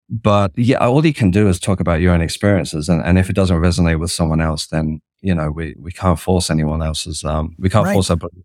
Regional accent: London, United Kingdom; accent: Cockney; sorry about my Cockney accent there.

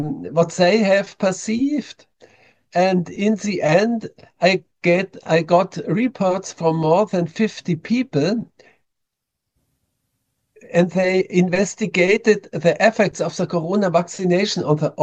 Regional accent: Germany; English is a second language; I'm coming from Germany. You can hear it with my accent.

